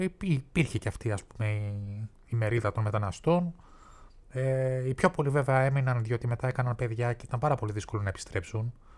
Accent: Greece; born there; Εγώ γεννήθηκα εδώ στην Ελλάδα το 1973

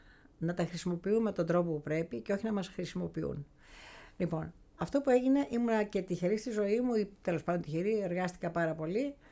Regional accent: Thermo, Western Greece, Greece; Καταρχήν έχω ξεκινήσει από τα καπνά, ναι, κάνοντας καπνά στο χωριό μου στο Θέρμο.

